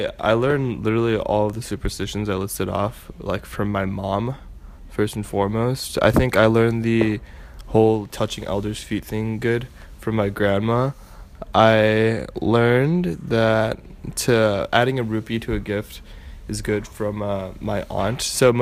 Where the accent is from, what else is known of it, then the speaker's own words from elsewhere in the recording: San Jose, California, United States; born there; Religious? No, not particularly. I was born in San Jose.